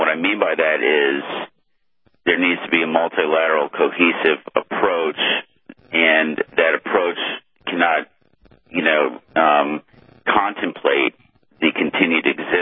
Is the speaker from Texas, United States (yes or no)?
no; Boston, Massachusetts, United States; like in Boston, my hometown up in Boston, at the at the marathon